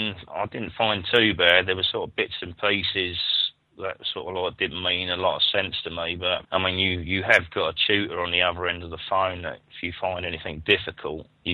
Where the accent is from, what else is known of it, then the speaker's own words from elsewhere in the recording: Worthing, South East England, United Kingdom; I come from Worthing, which is in West Sussex